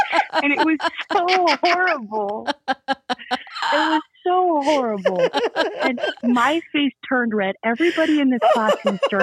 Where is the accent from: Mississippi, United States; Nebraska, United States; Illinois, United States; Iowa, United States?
Nebraska, United States; Omaha; I'm from Omaha, Nebraska.